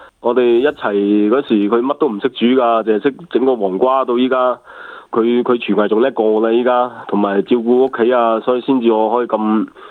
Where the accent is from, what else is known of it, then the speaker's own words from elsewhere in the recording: Guangzhou, Guangdong, China; 我喺西关出世，喺东山长大，所以以前嘅西关、东山我都玩晒噶啦。